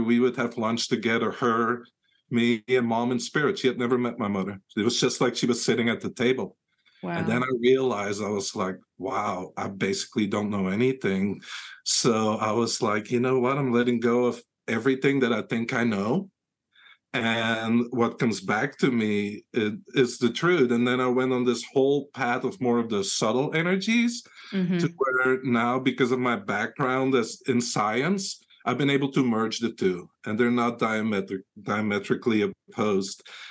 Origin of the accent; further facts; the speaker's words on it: Belgium; English is a second language; moved away as an adult; now in United States; I'm originally from Belgium, so I'm an electromechanical engineer, same as the inventor of the tower. And then I moved to the United States 20 years ago.